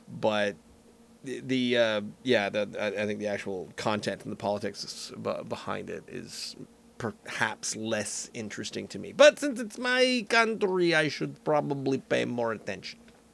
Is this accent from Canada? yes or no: yes; Canada; that's not just because I'm Canadian. It's mostly because I'm Canadian.